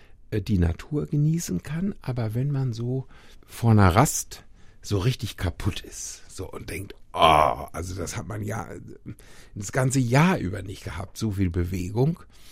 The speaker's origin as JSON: {"language": "German", "region": "North Rhine-Westphalia", "country": "Germany", "said": "Also, ich bin ja aus Ostwestfalen und Ostwestfalen gelten als stur, wissen, was sie wollen, und Sturmfest."}